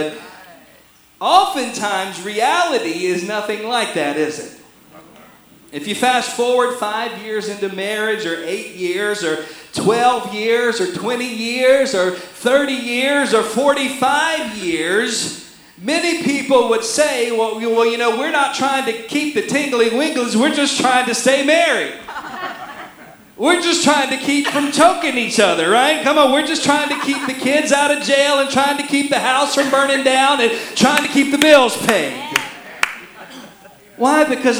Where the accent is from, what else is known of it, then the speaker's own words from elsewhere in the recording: North Carolina, United States; In fact, growing up in North Carolina, I would always joke. I said, "I'll live anywhere. I'll live anywhere but Goldsboro.